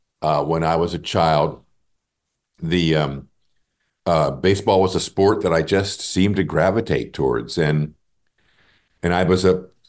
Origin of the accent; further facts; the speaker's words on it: New Jersey, United States; also born or lived in Connecticut / Indiana; even though I grew up both in New Jersey, Connecticut, and in Indiana.